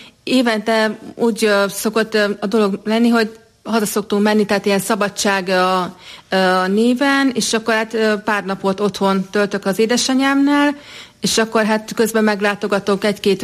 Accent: Jászárokszállás, Jász-Nagykun-Szolnok, Hungary; moved away as an adult; Igen, tehát én jászárokszállásról származom, tehát egészen 2003-ban jöttem el jászárokszállásról, tehát tanulmányok, meg a rendbelépés véget is, úgyhogy de mindvégig ott éltem jászárokszálláson.

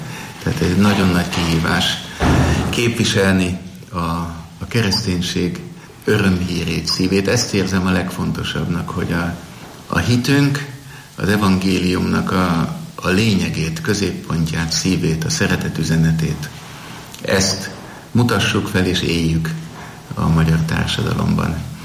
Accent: Budapest, Hungary; Én második kerületben értelmiségi, nagyon vallásos közegben nőttem föl, szinte búrra alatt

